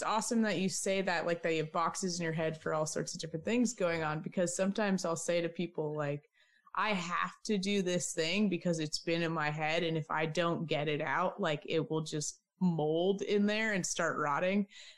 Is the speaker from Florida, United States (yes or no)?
no; Idaho, United States; I grew up in Idaho. So like I said, outside a lot.